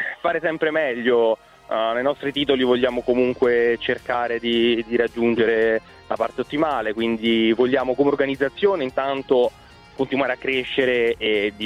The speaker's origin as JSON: {"language": "Italian", "town": "Rome", "region": "Lazio", "country": "Italy", "said": "Io sono di Roma, quindi sfondate una porta aperta."}